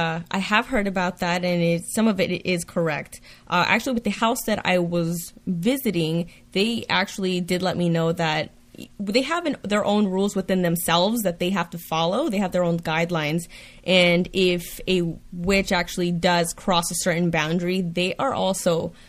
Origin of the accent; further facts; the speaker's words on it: Hartford, Connecticut, United States; Well, I am from Hartford, Connecticut.